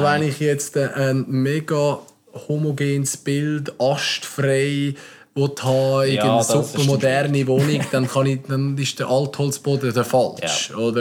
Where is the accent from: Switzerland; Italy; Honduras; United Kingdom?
Switzerland; Ist natürlich bei uns in der Schweiz dann eine Preisfrage